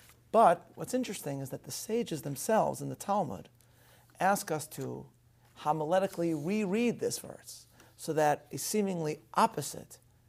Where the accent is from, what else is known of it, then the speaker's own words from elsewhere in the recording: Chicago, Illinois, United States; my hometown of Chicago